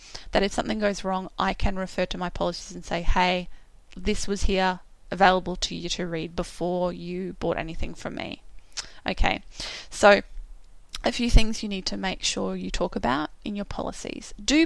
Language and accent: English; Australia; as an Australian, there are certain things I know that I shouldn't buy from overseas because they're just not going to be accepted into the country.